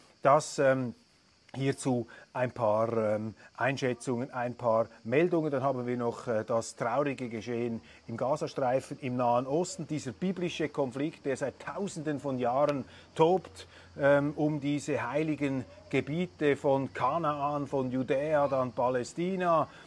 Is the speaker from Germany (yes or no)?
no; Switzerland; Und als Schweizer haben wir doch überhaupt keine Vorstellung davon, was es bedeutet, in dieser Region zu leben